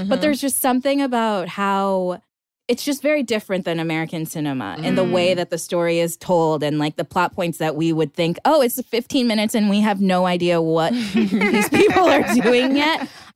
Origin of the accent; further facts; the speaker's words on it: Ghana; as a Ghanaian